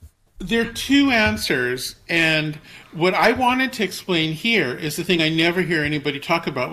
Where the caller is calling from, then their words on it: Santa Cruz, California, United States; I'm calling from Santa Cruz.